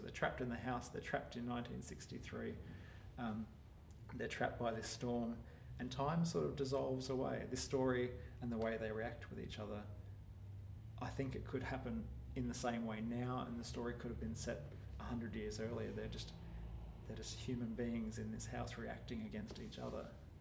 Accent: Queensland, Australia; I grew up on the Sunshine Coast, seeing photos of my parents head to toe in woolens and digging themselves out from the car is such a strong memory.

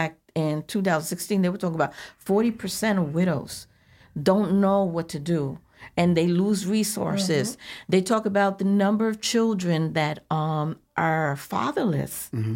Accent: New York City, New York, United States; I was born and raised in New York City

